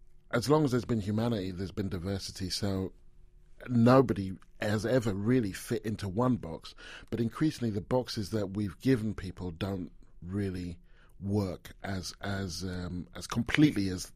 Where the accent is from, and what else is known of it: Stevenage, East of England, United Kingdom; born or raised there